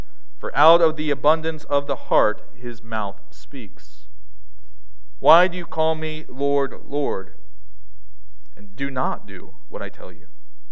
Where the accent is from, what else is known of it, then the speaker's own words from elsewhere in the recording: Baltimore, Maryland, United States; Some of you know that I was born in Baltimore and grew up outside of Baltimore